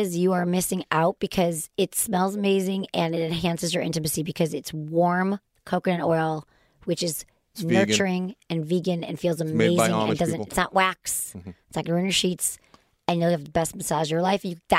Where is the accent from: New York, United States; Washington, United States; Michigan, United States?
Michigan, United States; accent: Michigan; That is my Michigan accent.